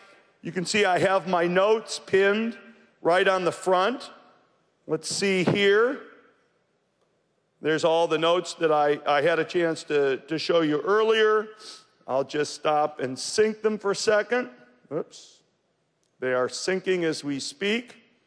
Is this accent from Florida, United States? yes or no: no; Detroit, Michigan, United States; They're the Tigers. I'm from Detroit. I've already pinned the Tigers.